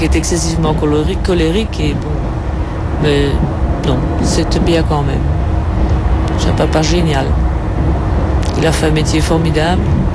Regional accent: Belgium; accent: Belgian; Mon accent est belge. Je suis belge.

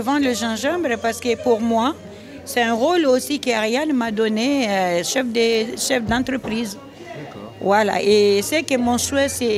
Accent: Mali; now in France; Oui, je suis malienne, je suis en France depuis 32 ans.

